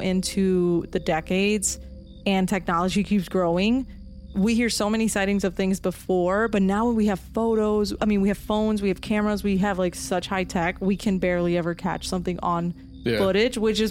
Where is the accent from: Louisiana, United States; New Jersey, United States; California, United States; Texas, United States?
New Jersey, United States; So to me, I grew up in Jersey. I've heard of the Jersey Devil